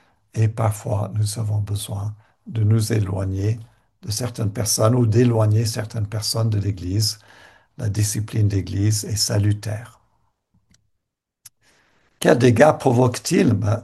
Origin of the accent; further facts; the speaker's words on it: Canada; Moi, je suis canadien, donc je viens de l'Amérique du Nord.